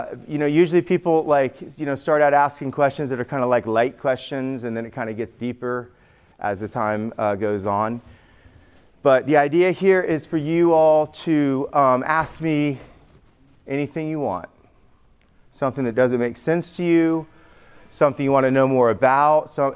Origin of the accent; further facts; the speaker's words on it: Augusta, Georgia, United States; born there; And I was born in Augusta, Georgia.